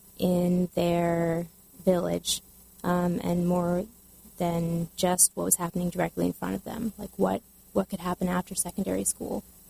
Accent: Berwick, Maine, United States; also born or lived in Japan / Utah; I grew up in Maine, moved to Maine when I was in fifth grade. Uh-huh. I lived a little bit in Utah and was born in Japan, but I lived in Berwick, Maine, which is in southern Maine, very near the New Hampshire border.

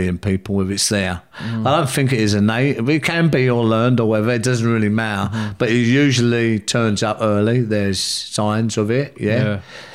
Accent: London, United Kingdom; because I come from the South London

